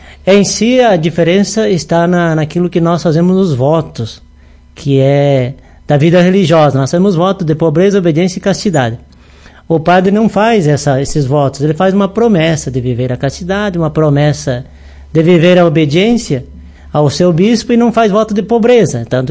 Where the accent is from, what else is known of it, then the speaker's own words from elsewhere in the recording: São Lourenço do Oeste, Santa Catarina, Brazil; Sou natural da cidade de São Lourenço do Oeste, tá mesmo do Frei Pedrinho. Terra boa, tem biscoitos e massas para ti, tem bastante coisas boas lá. Cidade de Jardim. Então, eu sou natural de lá.